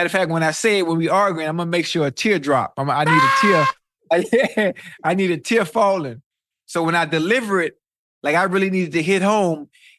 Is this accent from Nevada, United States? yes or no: no; Miami, Florida, United States; frequent the strip club, so it's not a really part of my repertoire and what I like to see, even though I'm from Miami.